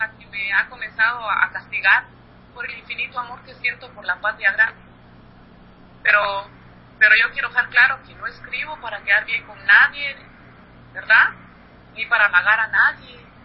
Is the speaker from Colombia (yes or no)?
no; Guatemala; moved away; la discriminación más feroz que he vivido ha sido mi país de origen. Guatemala me castigó como guatemalteca de periferia, viviendo en Guatemala. Y me castiga como guatemalteca migrante también